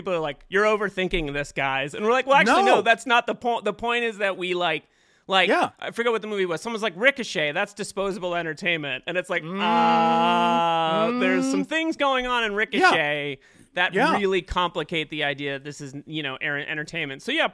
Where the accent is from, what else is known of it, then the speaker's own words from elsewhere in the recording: Boston, Massachusetts, United States; I'm Irish Catholic from Boston.